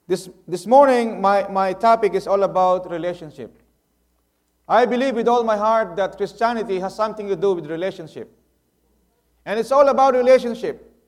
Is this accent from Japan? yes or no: no; Philippines; You know, as a Filipino, I am grateful that this church had served its purpose.